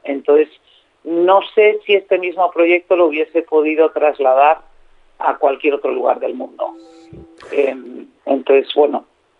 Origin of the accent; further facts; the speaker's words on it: Community of Madrid, Spain; a raíz de muchos años como madrileña de pasar fines de semana y temporadas de vacacionales en la zona segoviana de Pelayos del Arroyo